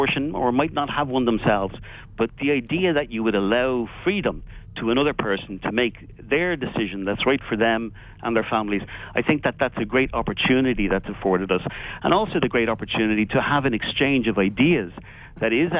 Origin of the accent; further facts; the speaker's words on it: Ireland; I grew up in the Republic of Ireland at a time when we had various restrictions around contraception.